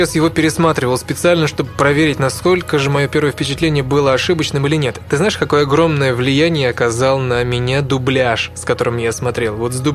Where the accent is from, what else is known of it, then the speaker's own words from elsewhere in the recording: Alexandrov, Vladimir Oblast, Russia; Я говорю, из Александрова, нет, то ли я из Александрова сказал, то ли еще откуда-то, из Владимирской области я сказал.